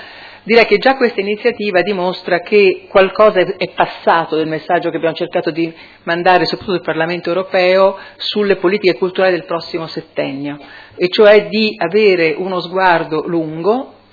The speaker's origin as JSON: {"language": "Italian", "town": "Rome", "region": "Lazio", "country": "Italy", "said": "Io nella mia città, io vengo da Roma"}